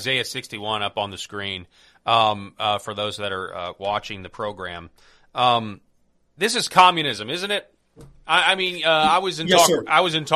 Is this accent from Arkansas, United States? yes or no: yes; Arkansas, United States; I live in Arkansas. It's my home state.